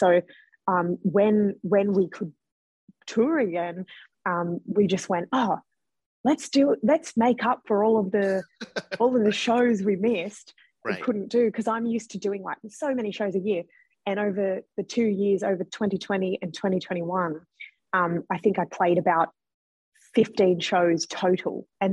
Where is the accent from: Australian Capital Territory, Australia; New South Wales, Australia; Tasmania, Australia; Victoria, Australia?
New South Wales, Australia; Sydney; I grew up in Western Sydney, as you said